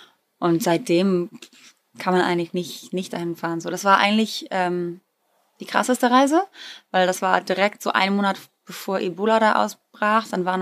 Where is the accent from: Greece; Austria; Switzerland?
Greece; born or raised there